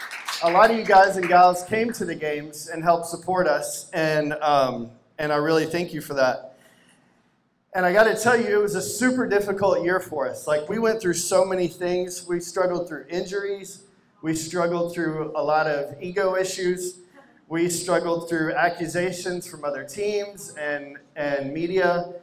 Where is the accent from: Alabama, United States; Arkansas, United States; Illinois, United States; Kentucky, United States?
Arkansas, United States; that is a university in Arkansas, which is my home state.